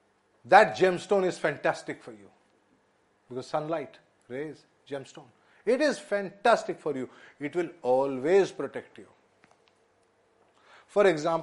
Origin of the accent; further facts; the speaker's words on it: Puri, Odisha, India; People from Puri. We will not wear gemstones. We are different. We are people from Puri.